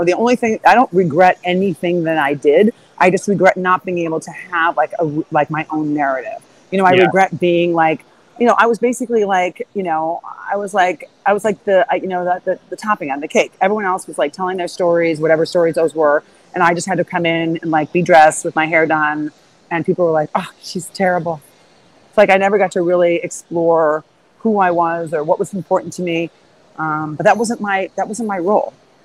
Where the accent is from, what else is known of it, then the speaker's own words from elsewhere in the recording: Rockford, Illinois, United States; I come from Rockford, Illinois.